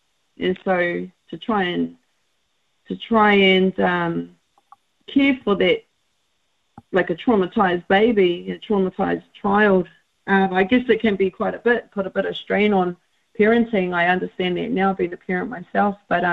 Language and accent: English; Rotorua, Bay of Plenty, New Zealand; So I'm originally from Rotorua, so my whakapapa there